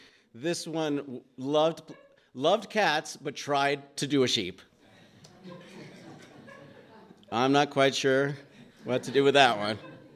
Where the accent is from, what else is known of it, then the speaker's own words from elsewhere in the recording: New Mexico, United States; And so the Californians, I'm from New Mexico.